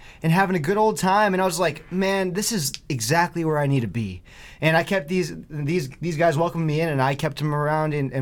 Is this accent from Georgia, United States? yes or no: yes; Atlanta, Georgia, United States; moved away as an adult; now in Michigan, United States; Yes, sir. Yep. Born and raised in Atlanta. Moved here when I was 23 years old. And I've been here for 4.5 years now.